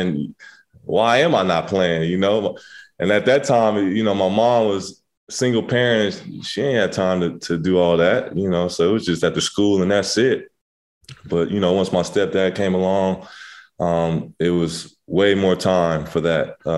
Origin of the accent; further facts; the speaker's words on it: Inglewood, California, United States; I grew up in Inglewood. Spent some time growing up with my great grandmother. She stayed off of 8th Ave and Vernon.